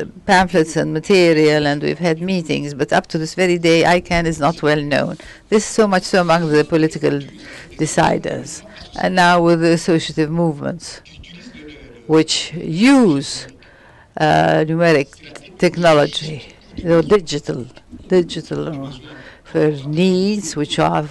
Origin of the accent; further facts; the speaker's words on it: DR Congo; English is a second language; I come from the Democratic Republic of the Congo